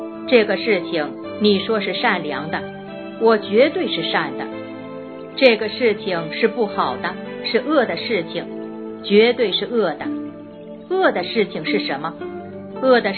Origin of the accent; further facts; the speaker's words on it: China; 这就是符合我们中国人讲的叫中庸之道